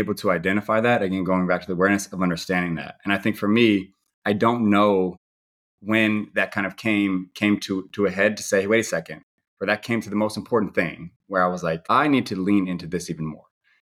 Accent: California, United States; So currently, I'm from the San Francisco Bay Area, and I am fortunate to be here raising a family

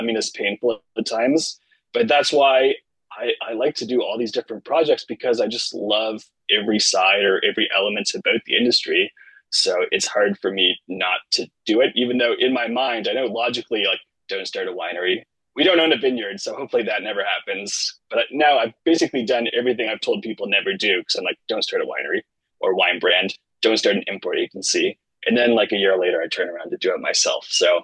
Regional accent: Ontario, Canada; moved away; Ontario, but I've been in BC for 10 years now.

